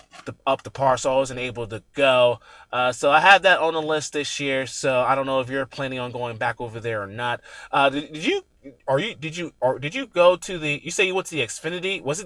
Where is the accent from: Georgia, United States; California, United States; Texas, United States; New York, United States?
Georgia, United States; Atlanta; I'm from the Atlanta area originally, actually.